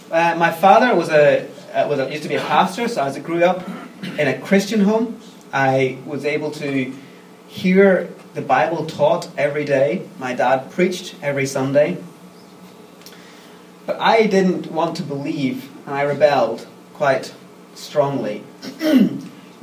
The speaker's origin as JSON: {"language": "English", "town": "Coleraine", "region": "Northern Ireland", "country": "United Kingdom", "said": "I'm from Coleraine, the very, very north part, right on the coastline. We used to live farther inland, we used to live around here, but we moved up when I was 16 there."}